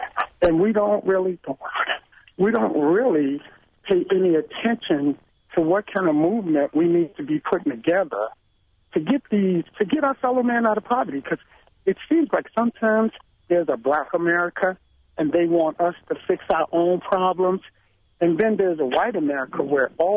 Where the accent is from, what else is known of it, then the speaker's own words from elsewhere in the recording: Chicago, Illinois, United States; born there; I was born in Chicago.